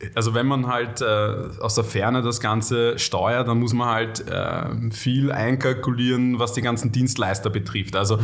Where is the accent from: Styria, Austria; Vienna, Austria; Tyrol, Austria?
Vienna, Austria; so als Wiener, wäre da doch gut ankommen mit meinem Dialekt